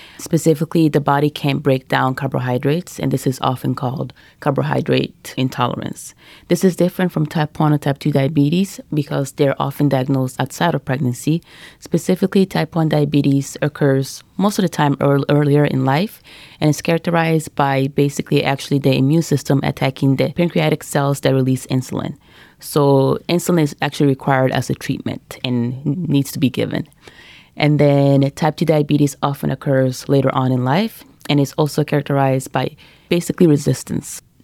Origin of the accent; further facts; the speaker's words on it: Michigan, United States; I grew up and trained in Michigan, did my medical school at Michigan State University, go green, go white, and then did my residency in Detroit.